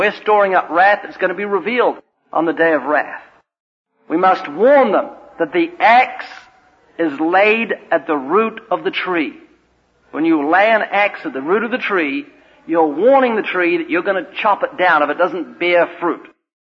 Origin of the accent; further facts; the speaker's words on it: New Zealand; I was from New Zealand and to the south is just penguin.